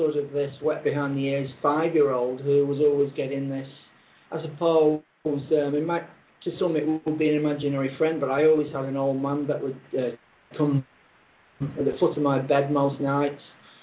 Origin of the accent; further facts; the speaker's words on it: United Kingdom; now in Canberra, Australia; Oh, I'm originally from the UK. I think everybody will be able to tell that from my accent, but I'm actually living in Australia. I'm in Canberra, which is in the ACT, which isn't far from Sydney